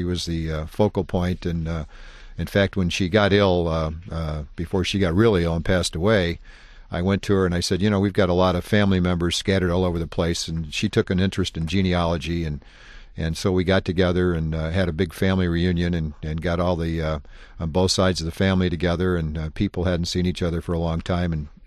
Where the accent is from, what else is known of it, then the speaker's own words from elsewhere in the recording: Alton, Illinois, United States; born there; Well, I was born in Alton, Illinois in 1947.